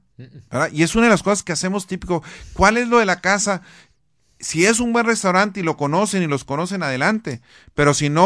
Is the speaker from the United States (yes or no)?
no; Chihuahua, Mexico; en el estado de Chihuahua, de donde soy originario.